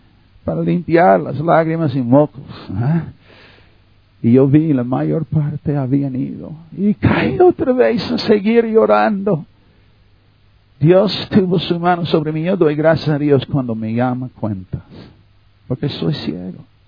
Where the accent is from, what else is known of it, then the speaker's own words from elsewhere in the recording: United States; Spanish is a second language; now in Mexico; Ministrando en México. Yo soy un, lo que llaman gringo. Yo soy un norteamericano. Aprendí español cuando tenía la edad que no puedo perder el acento.